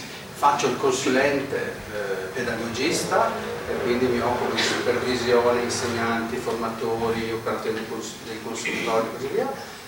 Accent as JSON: {"language": "Italian", "town": "Brescia", "region": "Lombardy", "country": "Italy", "said": "Sono bresciano, si sentirà dall'accento ovviamente."}